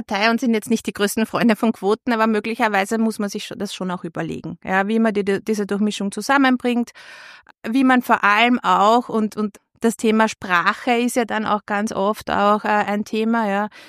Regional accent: Lower Austria, Austria; now in Vienna, Austria; Ich bin in Niederösterreich aufgewachsen, bin seit mehr als 20 Jahren mittlerweile in Wien und ja, fast so lange auch in der Leopoldstadt.

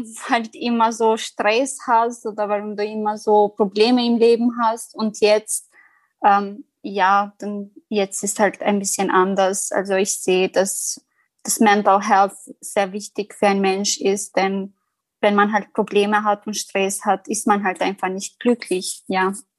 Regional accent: Kosovo; Ich bin 24 Jahre alt. Ich komme aus dem Kosovo.

